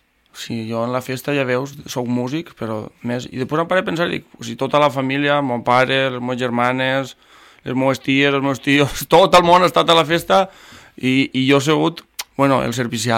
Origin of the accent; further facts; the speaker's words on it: Benissa, Valencian Community, Spain; Però ja des del 2009 oficialment en Benissa i en les filades del meu poble.